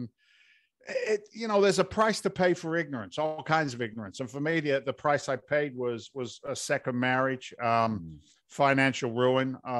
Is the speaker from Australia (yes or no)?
no; England, United Kingdom; moved away as an adult; now in United States; But I came over from England back in 1986.